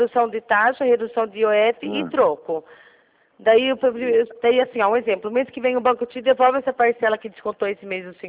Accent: Rio Claro, São Paulo, Brazil; Eu sou aqui de Rio Claro, São Paulo.

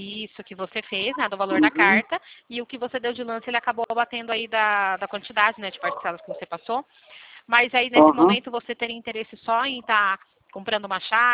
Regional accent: Limeira, São Paulo, Brazil; Não, eu sou daqui de Limeira.

